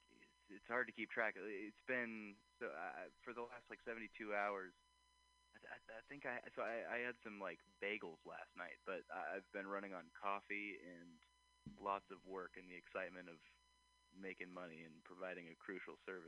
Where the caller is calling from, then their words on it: Oakland, California, United States; I am calling from the hills of Oakland.